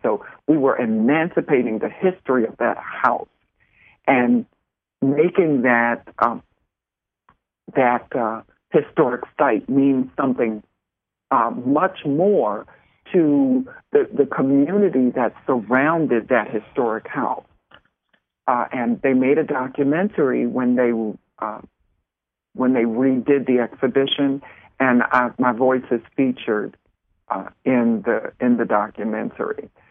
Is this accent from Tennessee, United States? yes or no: no; Philadelphia, Pennsylvania, United States; But right in Philadelphia, in my hometown, where there is this perception that there never was any slavery.